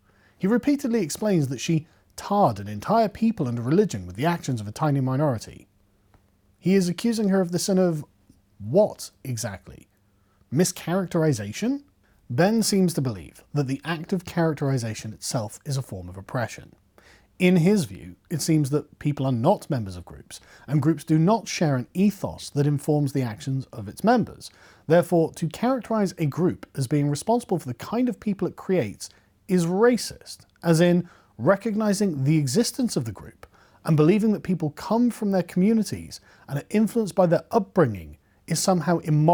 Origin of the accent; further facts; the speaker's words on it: England, United Kingdom; something totally alien to my concerns as an Englishman.